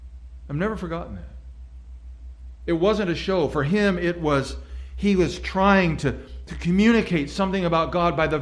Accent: Oregon, United States; as I was growing up in Southern Oregon

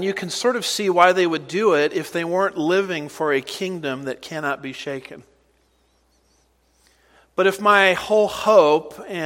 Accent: California, United States; I grew up in California. I grew up with tremors.

